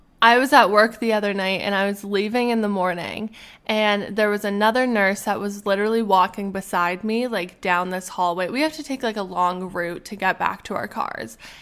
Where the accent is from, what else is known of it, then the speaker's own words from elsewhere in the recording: Alberta, Canada; moved away as an adult; also born or lived in Arizona; now in Pittsburgh, United States; When I was 20 years old, I think, I moved from Alberta, Canada. I moved to Arizona to go to school. I did my undergraduate there. And then recently, I just moved to Pittsburgh in August, and I'm currently living here